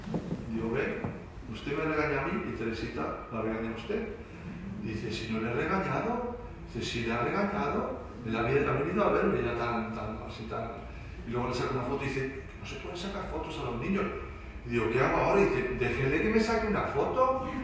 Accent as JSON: {"language": "Spanish", "town": "El Escorial", "region": "Community of Madrid", "country": "Spain", "said": "yo soy del Escorial"}